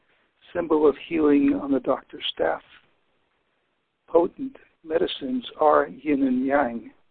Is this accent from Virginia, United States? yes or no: yes; Virginia, United States; The poem's name is Serpent. It's I'm from Virginia.